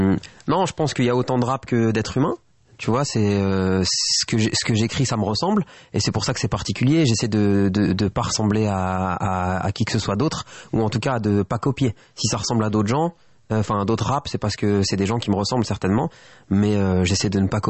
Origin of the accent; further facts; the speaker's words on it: Lille, Hauts-de-France, France; Je viens de Lille, donc tu vois, c'est vite fait.